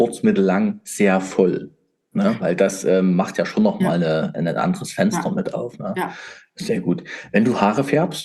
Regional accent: Leipzig, Saxony, Germany; Leipzig, in meine Heimat.

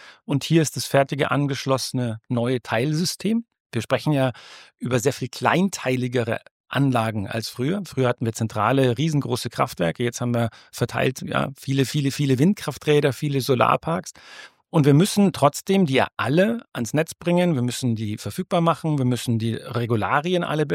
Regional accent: Munich, Bavaria, Germany; ich komme aus München

